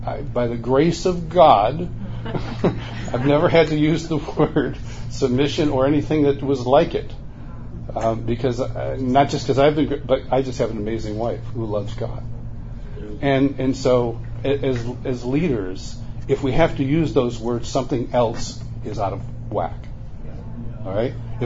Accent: Marion, New York, United States; I'm from Marion, New York. Newark, one of our rivals, just 9 miles down the road or 12 miles down.

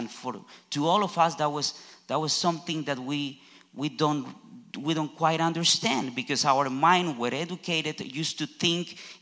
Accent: Colombia; English is a second language; now in Nashville, United States; when I came here to Nashville 20 years ago, back in 2002, I remember that I say I'm from Columbia, and they say, oh, Columbia, Tennessee. I say, no, It's far, farther south. It's in South America.

